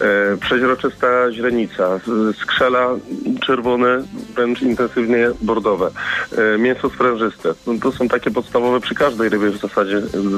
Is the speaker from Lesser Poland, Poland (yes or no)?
yes; Lesser Poland, Poland; Ja pochodzę z Małopolski, u mnie jedliśmy karpie smażone na maśle